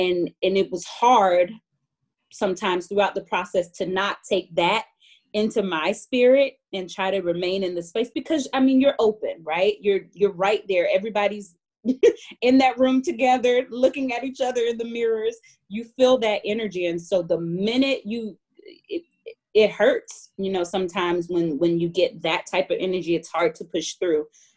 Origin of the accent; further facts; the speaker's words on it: Atlanta, Georgia, United States; I grew up in Atlanta, Georgia. I remember going to plantations and picking cotton and visiting slave burial grounds and Native American burial grounds in elementary school.